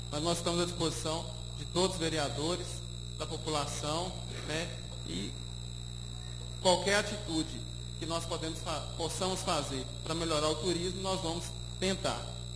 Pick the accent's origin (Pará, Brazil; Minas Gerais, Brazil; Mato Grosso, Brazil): Minas Gerais, Brazil; Ouro Preto; born there; sou nascido em Ouro Preto